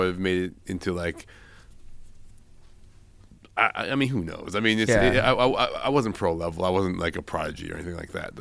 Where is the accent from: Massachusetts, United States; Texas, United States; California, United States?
California, United States; San Francisco; born there; I was born in San Francisco. Yes, my grandparents were born in Hawaii. So we've been in the country for a long time.